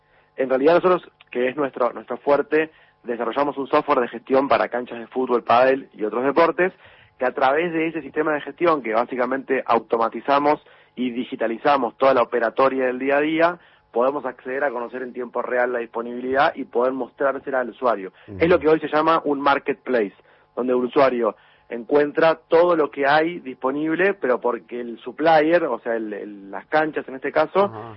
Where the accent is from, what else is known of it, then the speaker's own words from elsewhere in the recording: Mar del Plata, Buenos Aires Province, Argentina; yo soy de Mar del Plata